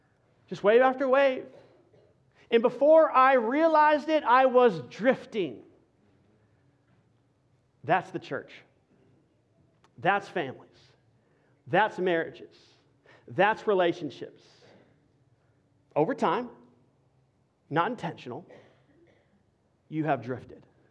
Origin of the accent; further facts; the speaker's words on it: Texas, United States; And, man, I'm a Texan through and through. I ain't like you Californians, all right? Like, I didn't grow up around that kind of water.